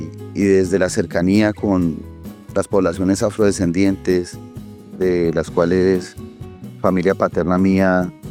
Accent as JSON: {"language": "Spanish", "country": "Colombia", "tie": "born or raised there", "said": "en la zona sur, de donde soy oriundo"}